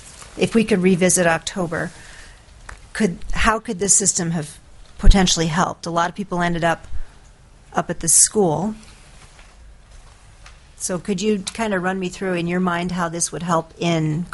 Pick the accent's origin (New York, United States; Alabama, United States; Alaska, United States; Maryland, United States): Alaska, United States; Sitka; My hometown of Sitka will communicate it.